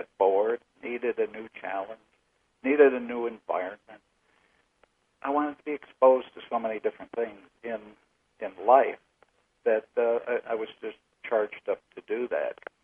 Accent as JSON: {"language": "English", "region": "Wisconsin", "country": "United States", "tie": "born or raised there", "also_born_or_lived": "Chicago", "said": "I was born in Chicago, and my mother kind of, I think, passed on the genetic makeup of moving frequently because she was always asked my father to move. So they moved to Wisconsin, and I went to school."}